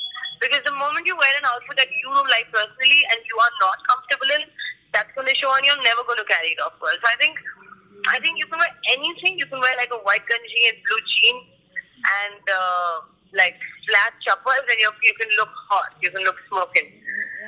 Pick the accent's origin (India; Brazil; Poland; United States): India; Pune, Maharashtra; born there; now in Mumbai, India; I've been raised all over India because my dad was in the army, right? So I've technically not lived in any city for more than a year, but I was born in Pune.